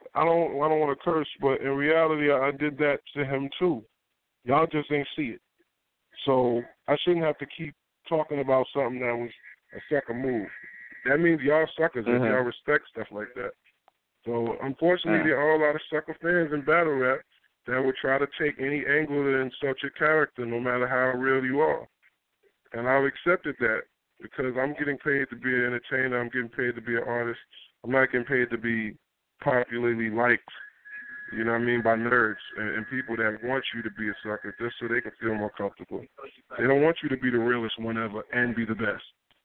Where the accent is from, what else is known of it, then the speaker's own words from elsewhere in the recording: New Jersey, United States; I had to fight to have a big mouth. I'm from Jersey.